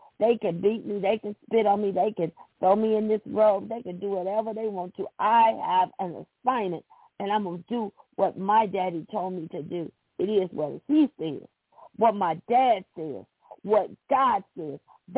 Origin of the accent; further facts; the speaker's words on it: the South, United States; accent: southern; Y'all all know, I'm going my southern accent, y'all all know that is a bald-faced lie.